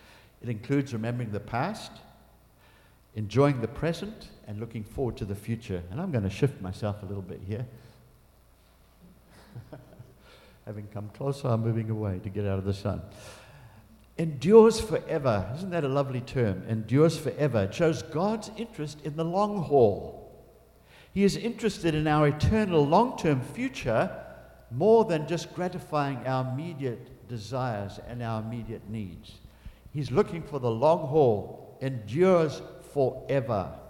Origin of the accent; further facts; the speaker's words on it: Durban, KwaZulu-Natal, South Africa; I was raised in Durban in South Africa, and my parents had a beautiful home overlooking the city.